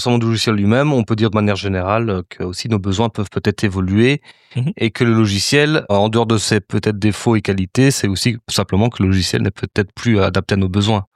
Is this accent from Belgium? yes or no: yes; Belgium; je connais tout ce qui concerne la Belgique, je suis belge d'office